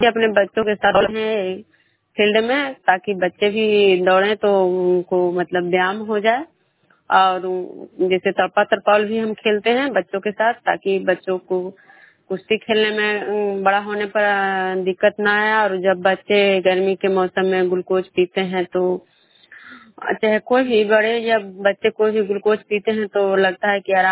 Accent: Vishnupur, Bihar, India

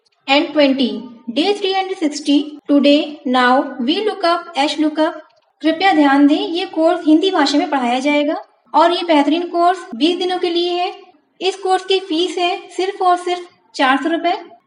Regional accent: Lucknow, Uttar Pradesh, India; और मैं लखनऊ से बिलोंग करती हूँ।

